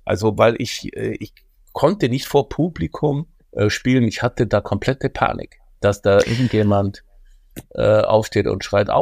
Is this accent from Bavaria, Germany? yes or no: yes; Bavaria, Germany; als Allgäuer, da hast du eigentlich das R da vorne, der Rollsch da vorne